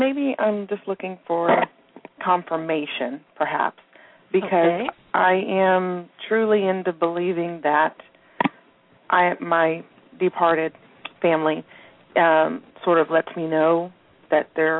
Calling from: Texas, United States; Hi there. … I'm calling from Texas.

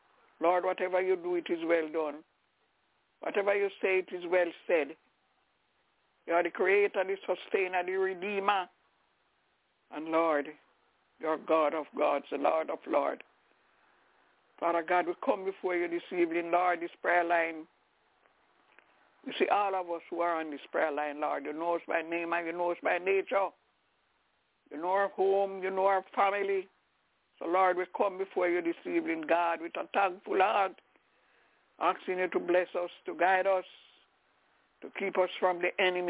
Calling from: Albany, New York, United States; I'm calling from Albany in New York.

